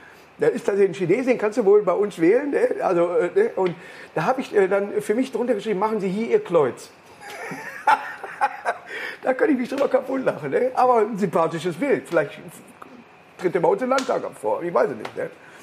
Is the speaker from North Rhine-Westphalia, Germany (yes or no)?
yes; Duisburg, North Rhine-Westphalia, Germany; Ich komme aus Duisburg-Düsseldorf.